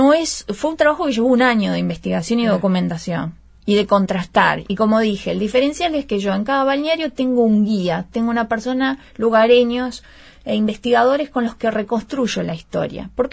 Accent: Montevideo, Uruguay; born there; Yo nací en Montevideo, pero nada, es mi lugar en el mundo.

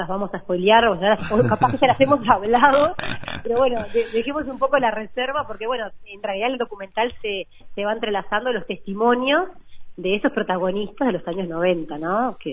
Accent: Uruguay; y que es parte de nuestra historia como uruguayos, ¿no?

